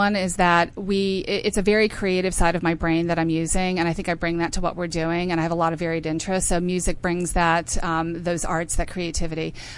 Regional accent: Pittsburgh, Pennsylvania, United States; I'm from Pittsburgh, Pennsylvania.

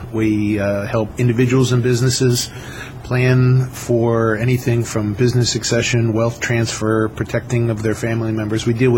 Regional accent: Appleton, Wisconsin, United States; I grew up in Appleton, Wisconsin, a small town in the northern part of the state.

